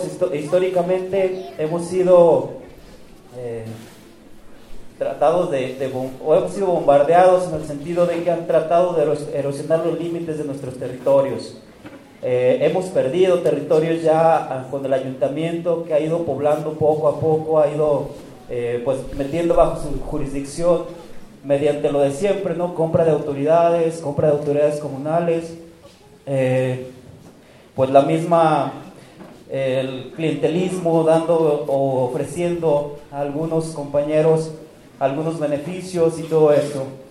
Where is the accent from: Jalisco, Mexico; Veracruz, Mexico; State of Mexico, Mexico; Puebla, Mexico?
Jalisco, Mexico; Lagos de Moreno; vengo de la comunidad de San Juan de la Laguna, en Lagos de Moreno, en Jalisco.